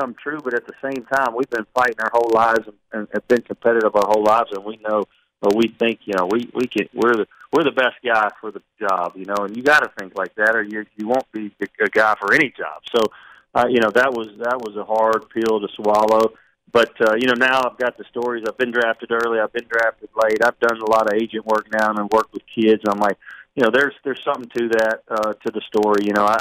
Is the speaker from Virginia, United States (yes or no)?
no; Louisiana, United States; I mean, I'm coming from Louisiana.